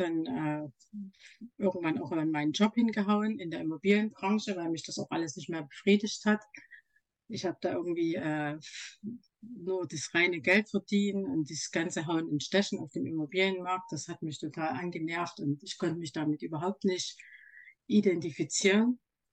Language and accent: German; Leipzig, Saxony, Germany; bin aus Leipzig.